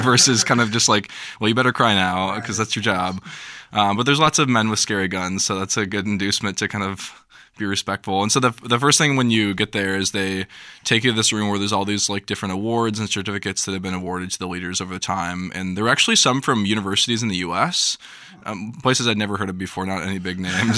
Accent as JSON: {"language": "English", "country": "United States", "said": "And obviously, as an American, Cuba has this kind of, you know, ooh, Cuba, you know, thing."}